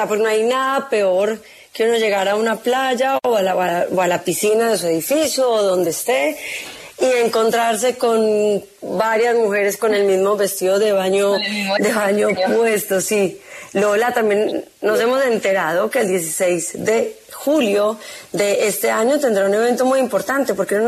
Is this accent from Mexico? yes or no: no; Colombia; si por algo somos reconocidos los colombianos